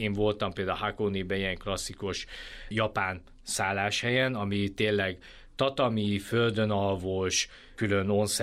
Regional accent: Hungary

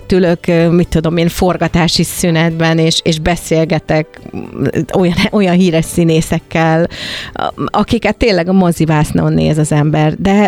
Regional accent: Hungary; magyar vagyok

